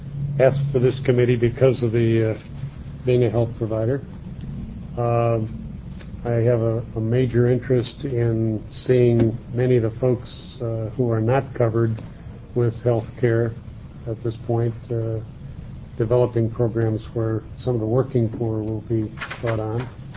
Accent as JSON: {"language": "English", "town": "Grants Pass", "region": "Oregon", "country": "United States", "said": "I'm from District 3, which is Grants Pass and Josephine County, Cave Junction, essentially."}